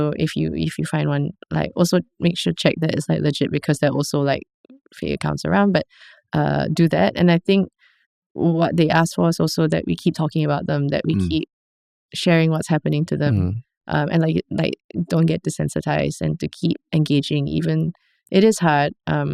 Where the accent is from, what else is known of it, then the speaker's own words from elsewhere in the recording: Singapore; So this is the part that's also scary as a Singaporean, right?